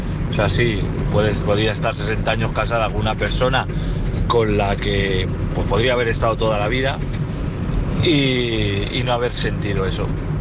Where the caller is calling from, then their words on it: Valladolid, Castile and León, Spain; de Valladolid.